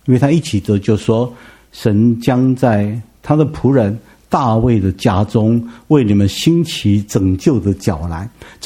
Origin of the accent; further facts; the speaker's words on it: Taiwan; 所以我们台湾人称那个晨星叫做开明启明星